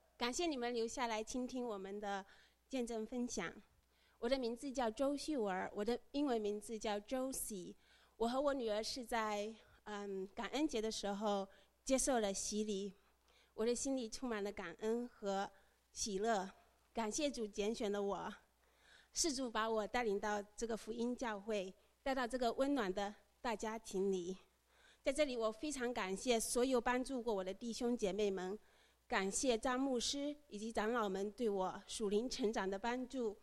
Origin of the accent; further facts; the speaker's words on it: Fujian, China; 我是出生在中国福建的一个偏僻的小山村里，在我读小学的时候，那里教育落后，师资缺乏